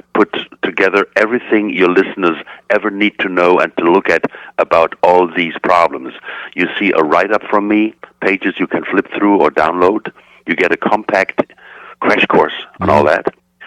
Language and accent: English; Germany; I'm German. I'm born and raised in Germany.